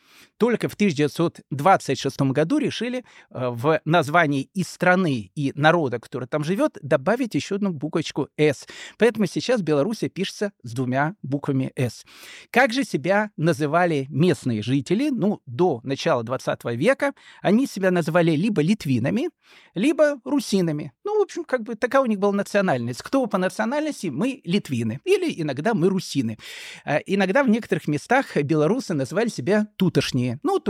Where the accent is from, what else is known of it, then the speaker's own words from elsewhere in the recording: Kyiv, Ukraine; now in Australia; я приехал из незалежной Украины, я, в общем, коренной киевлянин, я говорил, что я приехал from Ukraine.